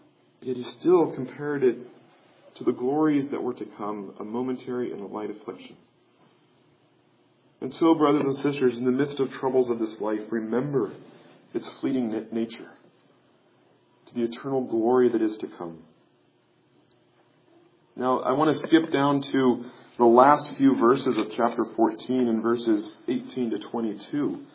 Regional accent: Kansas City, Missouri, United States; As I was growing up in Kansas City in 1993, that region experienced what I think we still call back there the Great Flood.

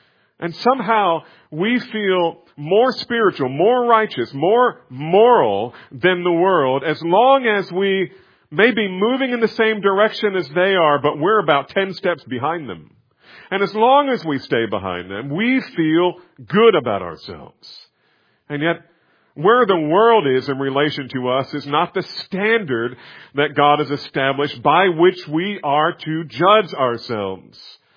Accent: New Jersey, United States; I mean, I grew up in New Jersey. I understand this.

